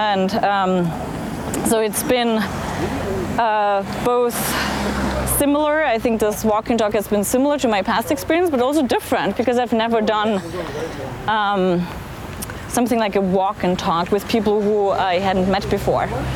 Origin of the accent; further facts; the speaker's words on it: Salzburg, Austria; English is a second language; I'm from Austria, where there's a lot of mountains. I grew up in a town called Salzburg, which is right next to the Alps.